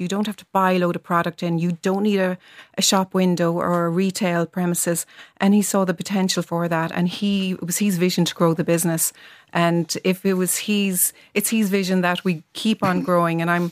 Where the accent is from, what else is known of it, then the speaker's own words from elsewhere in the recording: Tralee, County Kerry, Ireland; Yeah, I had various jobs in the UK and Ireland in marketing and PR, and landed myself back in Tralee, my hometown, and just couldn't get the jobs I would have had in the UK.